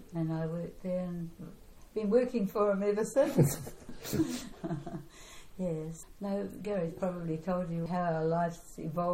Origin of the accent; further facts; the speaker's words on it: Hastings, Hawke's Bay, New Zealand; I grew up in Hastings, so I'm a Hastings girl. And, well, we grew up to the age of 8 in Victoria Street, and I went to Parkvale School with my younger sister.